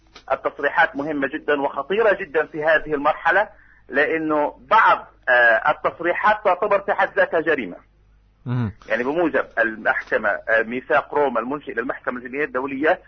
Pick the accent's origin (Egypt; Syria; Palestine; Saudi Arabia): Palestine; وحتى نتجنب نحن كفلسطينيين أي إدانة من قبل أي هيئة دولية.